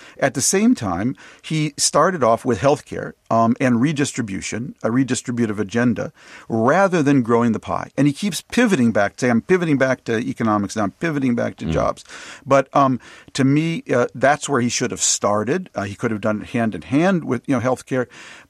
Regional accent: Minnesota, United States; I'm from Minnesota, as you know.

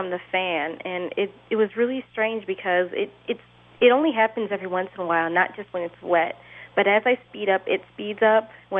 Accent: Detroit, Michigan, United States; I'm originally from Detroit, and my car was in Detroit getting fixed by my dad.

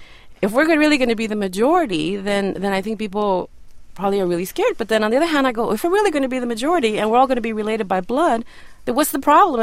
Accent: Los Angeles, California, United States; For example, I grew up in Boyle Heights.

